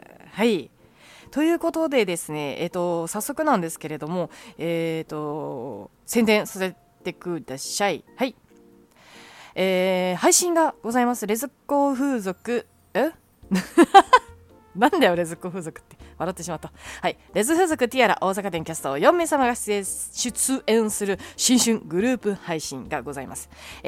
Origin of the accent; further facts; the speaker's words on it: Kansai, Japan; 関西人だし、うん、関西人なんで